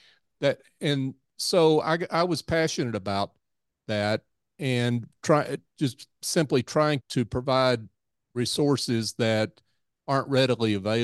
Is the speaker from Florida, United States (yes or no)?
no; Tennessee, United States; I grew up in Tennessee. We're the ones that got Texas started.